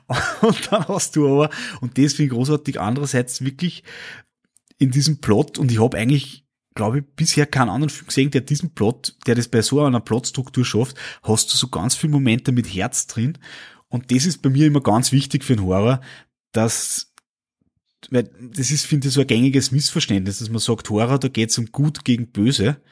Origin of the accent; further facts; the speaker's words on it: Austria; für mich als Österreicher, als Europäer